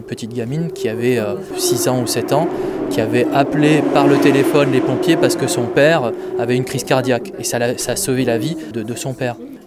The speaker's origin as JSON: {"language": "French", "town": "Gap", "region": "Provence-Alpes-Côte d'Azur", "country": "France", "said": "Oui, je viens de Gap."}